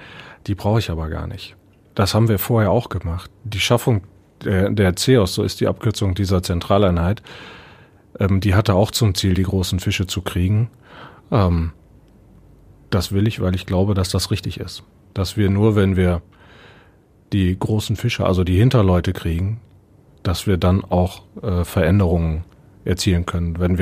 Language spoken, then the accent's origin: German; North Rhine-Westphalia, Germany; ich komme ja aus Westfalen und die sind traditionell mit einem ruhigeren Gemüt ausgestattet.